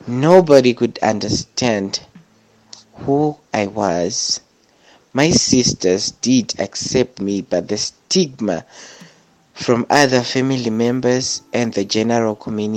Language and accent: English; Chitungwiza, Harare, Zimbabwe; a trans woman born and raised in Chitungwiza. Growing up, my life was superb. I grew up in an environment with girls.